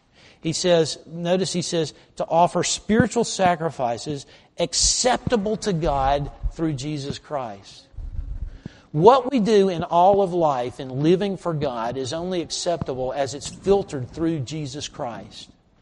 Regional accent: the South, United States; And today, you know, I came from the South.

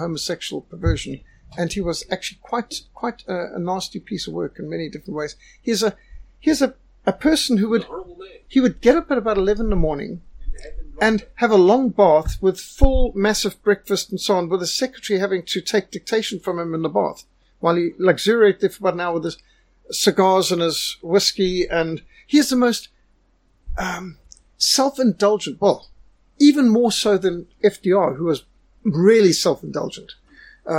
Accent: South Africa; I'm a South African

